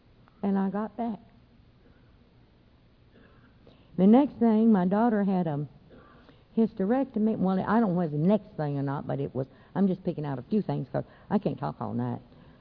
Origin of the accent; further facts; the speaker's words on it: the South, United States; accent: southern; See, I was up north. And I never did lose my southern accent because I really didn't want to.